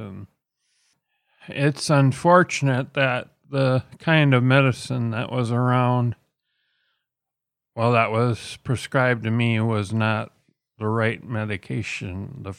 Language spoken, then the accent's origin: English; Worthington, Minnesota, United States; And Worthington Senior High in Worthington, Minnesota, which is my hometown. We moved due to family reasons, the death of my father being one of them.